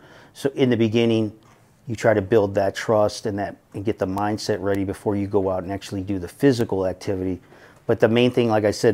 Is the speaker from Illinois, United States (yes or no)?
yes; Chicago, Illinois, United States; Yeah, I grew up in Chicago during those times. What an amazing time to see basketball.